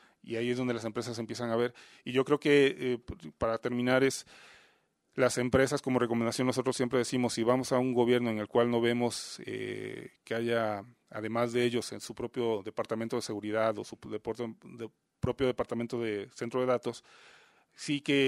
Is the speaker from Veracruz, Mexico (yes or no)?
yes; Veracruz, Mexico; Yo vengo de Veracruz y soy originario de un pueblo muy pequeño de allá.